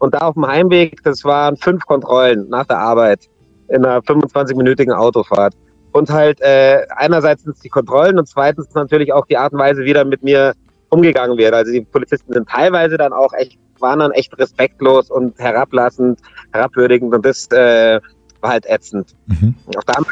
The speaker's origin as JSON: {"language": "German", "town": "Puchheim", "region": "Bavaria", "country": "Germany", "said": "Und dann sage ich München, nein, wo kommst du eigentlich her? Dann sage ich Puchheim"}